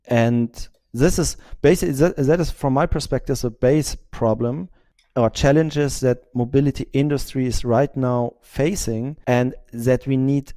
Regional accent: Germany; now in Berlin, Germany; I'm from Germany, living in Berlin

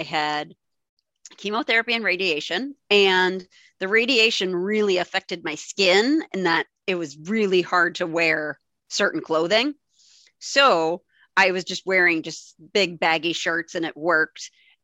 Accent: East Coast, United States; now in Wisconsin, United States; So I'm in the Midwest in the United States. I'm in Wisconsin, but I grew up on the East Coast. So my parents are in New York.

